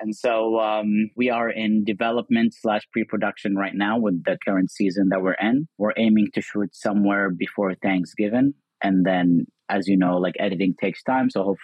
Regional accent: Kuwait; as a Muslim growing up in Kuwait post 9/11

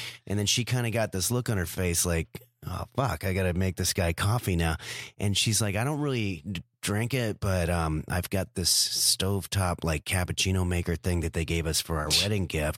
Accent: La Crescenta, California, United States; When I travel, when I tell people I grew up

